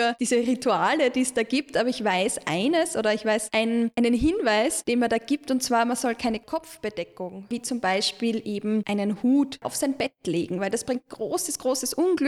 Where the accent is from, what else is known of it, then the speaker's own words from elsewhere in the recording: Austria; man hat ja auch als Österreicher oder wahrscheinlich auch in Deutschland hat man Vorurteile und Klischees über Italien